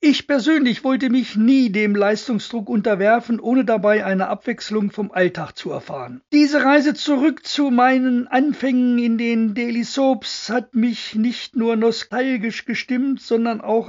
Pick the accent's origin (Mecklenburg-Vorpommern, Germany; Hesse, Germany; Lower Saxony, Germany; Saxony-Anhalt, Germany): Lower Saxony, Germany; Clausthal-Zellerfeld; born there; Als Erstklässler in meiner Geburtsstadt Clausthal-Zellerfeld